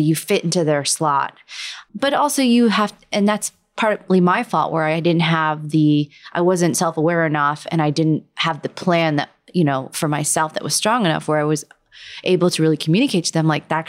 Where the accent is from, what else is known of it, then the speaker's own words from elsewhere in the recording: Pennsylvania, United States; Well, I'm from Pennsylvania. Those were right across the border.